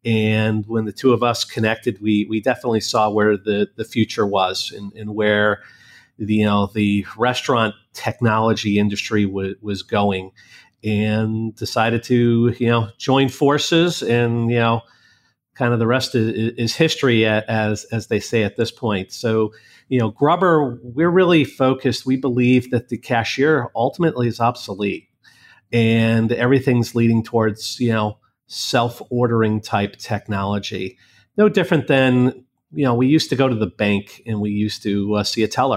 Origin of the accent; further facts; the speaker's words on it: Detroit, Michigan, United States; born there; So I was born in Detroit